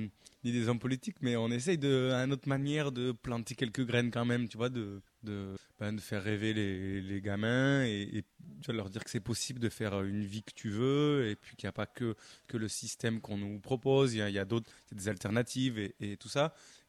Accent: Toulouse, Occitanie, France; J'étais assez turbulent quand j'étais jeune à Toulouse.

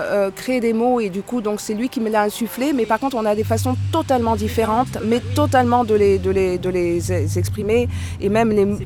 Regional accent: French Guiana; Je suis originaire de la Guyane française

